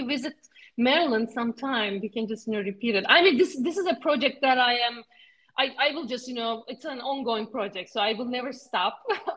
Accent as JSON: {"language": "English", "region": "Istanbul", "country": "Turkey", "tie": "born or raised there", "second_language": "English", "said": "it's a really nice city and I'm from Istanbul. I grew up there."}